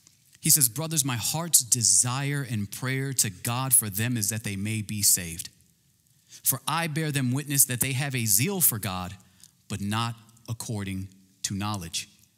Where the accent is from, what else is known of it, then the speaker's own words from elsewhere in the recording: New York City, New York, United States; born there; I was born in New York City. I know, Georgia doesn't like Yankees.